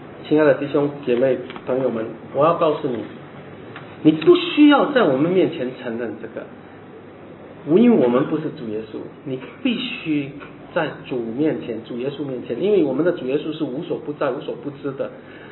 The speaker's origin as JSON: {"language": "Chinese", "country": "China", "said": "我们中国人不愿意行医色，我们不要让他看到。"}